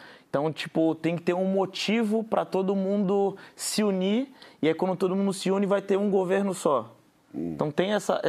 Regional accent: Guarujá, São Paulo, Brazil; Eu sou do Guarujá, que é uma cidade do litoral de São Paulo, onde tem muito turismo.

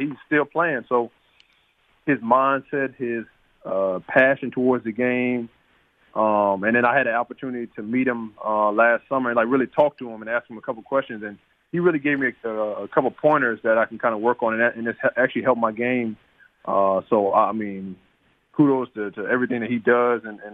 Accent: Baton Rouge, Louisiana, United States; So, growing up in Baton Rouge, everybody knows him as Chris Jackson.

